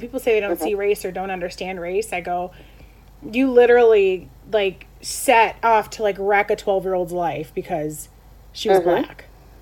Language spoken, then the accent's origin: English; Chicago, Illinois, United States; Right? Like, I grew up in Chicago. Public school is not what it is now.